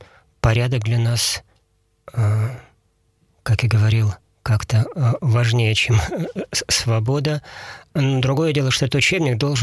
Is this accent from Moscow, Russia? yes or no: no; Perm, Perm Krai, Russia; И я надеюсь, что он будет вот помнить, что мы с ним люди одной крови, что мы из Перми.